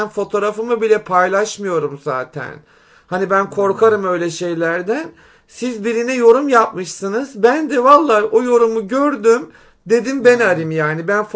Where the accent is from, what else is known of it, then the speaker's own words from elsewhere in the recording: İzmir, Turkey; now in Istanbul, Turkey; Ben İzmirliyim İstanbul'da ben oturuyorum.